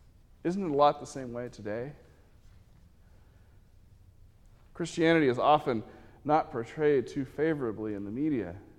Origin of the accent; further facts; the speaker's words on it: Texas, United States; born there; And this is, we're in Texas, so I was born in Texas, so I can claim this a little bit. I'm going to use an accent.